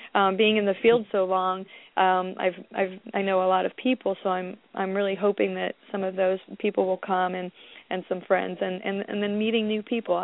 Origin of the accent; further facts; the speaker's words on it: Richwood, Ohio, United States; now in Marion, United States; I had my first book signing in Richwood at a library there. That was my hometown and at the time of the accident.